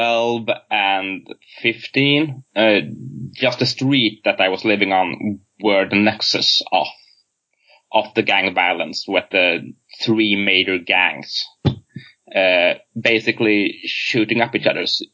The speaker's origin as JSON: {"language": "English", "town": "Gothenburg", "region": "Västra Götaland", "country": "Sweden", "tie": "born or raised there", "moved": "yes", "said": "Basically, I come from an immigrant background in Sweden, in one of the three major cities, and I grew up in Gothenburg, and had my formative years during the 90s"}